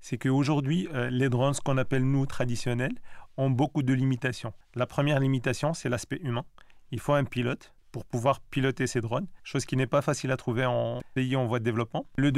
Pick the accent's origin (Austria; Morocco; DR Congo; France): Morocco; on vient du Maroc, qui est un pays côtier